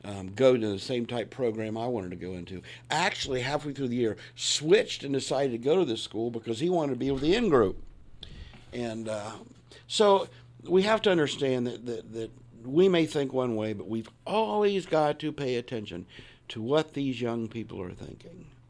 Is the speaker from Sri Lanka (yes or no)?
no; Hilliard, Ohio, United States; I was from Hilliard